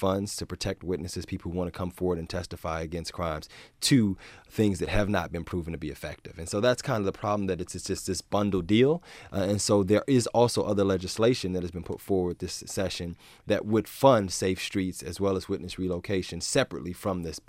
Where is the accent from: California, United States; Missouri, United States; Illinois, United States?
Illinois, United States; Chicago; now in Baltimore, United States; I'm from Chicago originally. I understand the violence that exists in Chicago, now living in Baltimore